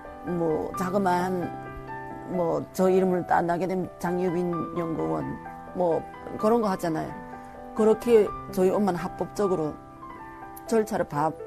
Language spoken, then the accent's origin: Korean; Cheongyang, South Chungcheong, South Korea; 저는 충청남도 청양에서 온